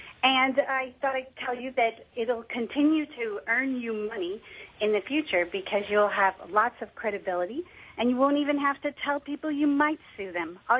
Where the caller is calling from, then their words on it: Seattle, Washington, United States; I'm actually calling from Seattle, but listening to you on KSFO online.